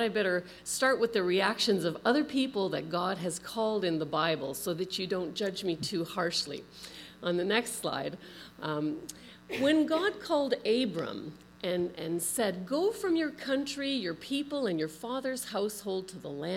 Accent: St. Catharines, Ontario, Canada; So for me, I grew up in St. Catharines, was raised in the Baptist tradition, and gave my heart to the Lord when I was 12.

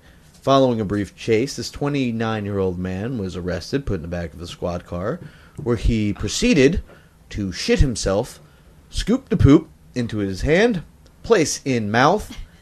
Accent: New York, United States; We're all from New York.

